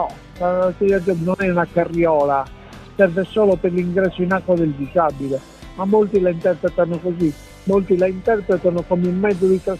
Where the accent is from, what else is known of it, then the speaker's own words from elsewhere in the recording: Macomer, Sardinia, Italy; io sono originario di Macomer